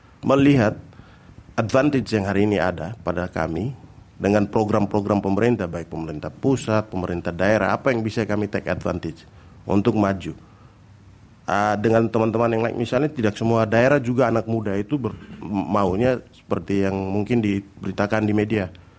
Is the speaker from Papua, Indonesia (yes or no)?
yes; Yongsuspari, Papua, Indonesia; Jadi itu di kampung saya di Yongsuspari itu kami buat ekspedisi itu